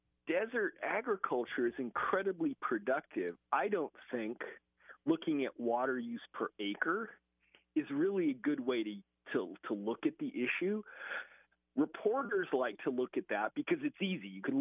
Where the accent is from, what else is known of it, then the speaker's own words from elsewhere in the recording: the West, United States; now in Arizona, United States; I'm from the West, so I was looking to get out of Washington and head out west.